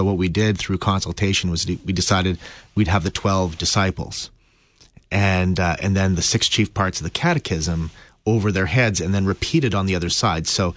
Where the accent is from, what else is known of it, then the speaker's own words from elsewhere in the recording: Stony Plain, Alberta, Canada; now in Regina, Canada; I'm from Canada, so I'm just down in St. Louis area visiting, and I'm a pastor in Regina, Saskatchewan, Canada. But I grew up in Stony Plain, Alberta, which is just the province over.